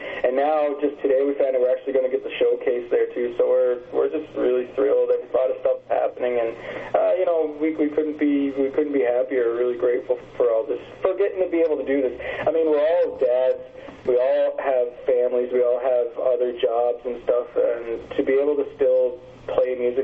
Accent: Hopedale, Newfoundland and Labrador, Canada; my brother and I are originally from Hopedale. My mom's from Hopedale, and my dad, I guess, is from Newfoundland, but he moved to Hopedale back in the 70s to be a teacher there

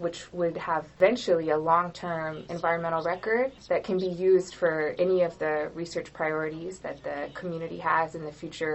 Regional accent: California, United States; I'm from California

